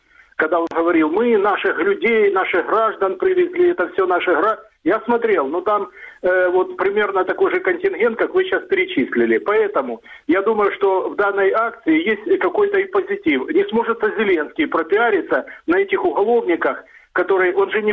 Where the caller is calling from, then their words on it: Dnipro, Dnipropetrovsk Oblast, Ukraine; город Днепр.